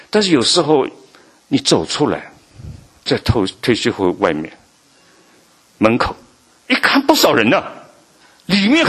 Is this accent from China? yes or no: yes; China; 我们中国人不是讲的吗？苦海无边，回头是岸了。